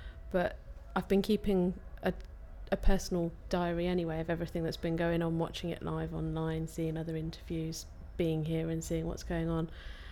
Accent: East Midlands, United Kingdom; now in Derbyshire, United Kingdom; I was born on the 3rd of April 1978. I'm originally from Northamptonshire but I now live in Derbyshire.

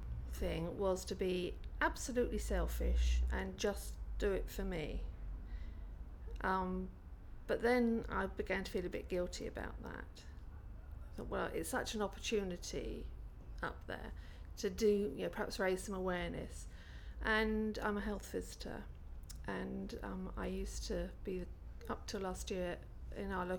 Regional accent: Camber, South East England, United Kingdom; My date of birth is 8th of January 1955. And I come from Camber, which is near Rye in East Sussex.

